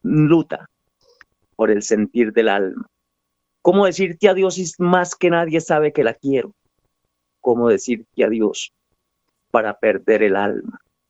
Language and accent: Spanish; Villeta, Cundinamarca, Colombia; Villeta realmente es mi pueblo, que lo llevo en el alma y es mi sentir.